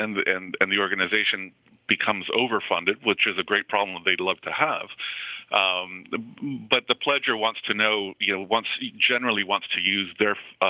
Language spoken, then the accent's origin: English; Peru; moved away; And again … I'm originally from Peru in South America.